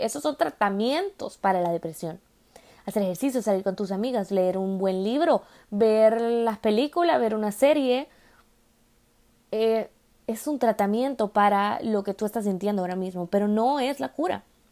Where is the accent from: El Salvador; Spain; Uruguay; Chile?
El Salvador; el salvadoreño, de donde yo vengo